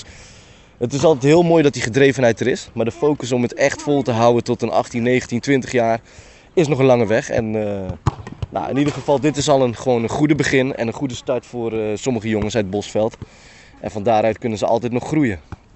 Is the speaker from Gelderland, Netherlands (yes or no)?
no; Den Bosch, North Brabant, Netherlands; Ik ben zelf ook gewoon geboren en getogen in Den Bosch en ik ken ook de wijken hier, hoe die eruit zag.